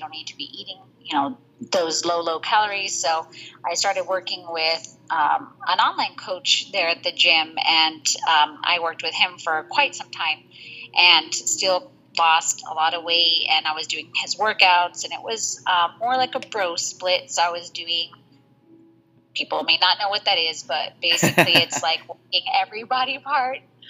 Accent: New Mexico, United States; So let's see. … I'm from New Mexico.

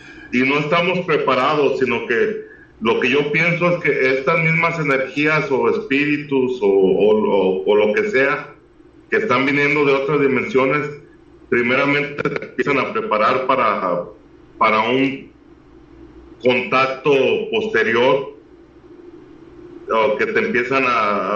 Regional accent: Mexico; yo cuando yo hice la primera comunión en la iglesia católica y todas estas cosas, como buen mexicano

